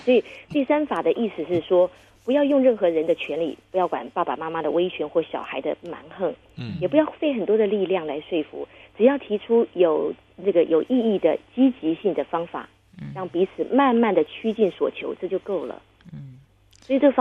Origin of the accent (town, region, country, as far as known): China